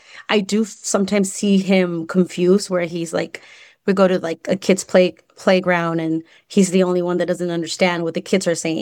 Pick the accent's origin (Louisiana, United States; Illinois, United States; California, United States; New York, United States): California, United States; born there; first language Spanish; English is a second language; I say my parents are from Mexico, both of them, but I was born in California. And so at home, we spoke Spanish. And I remember thinking my entire life in Spanish and counting in Spanish and like dreaming in Spanish until middle school.